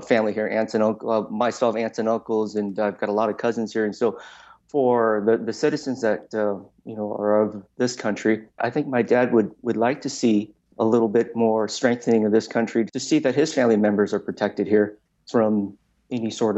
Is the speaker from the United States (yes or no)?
yes; United States; I grew up in America enjoying the freedom of religion, freedom of education, and the freedom to speak my mind in public